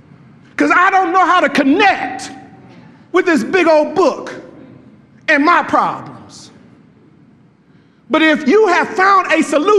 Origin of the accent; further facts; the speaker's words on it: Wellston, United States; I wasn't born in 1611 and I grew up in Wellston.